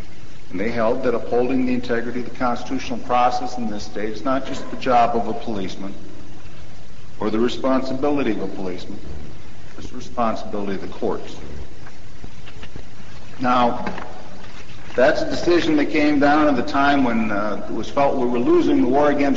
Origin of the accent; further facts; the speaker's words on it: Racine, Wisconsin, United States; I'm from Racine. I'm an attorney.